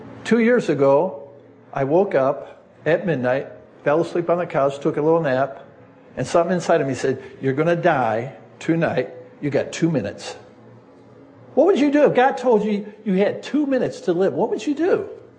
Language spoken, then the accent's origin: English; United States; I said, well, yeah, I'm an American.